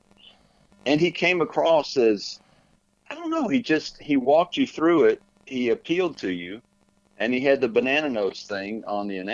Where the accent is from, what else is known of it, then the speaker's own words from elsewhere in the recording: Bartlett, Tennessee, United States; Well, I grew up in Bartlett, Tennessee, which is in Memphis, and I had a friend that lived three doors down from me